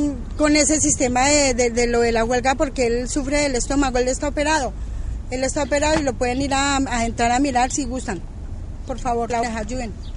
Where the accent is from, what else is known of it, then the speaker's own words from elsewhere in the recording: Colombia; soy colombiana.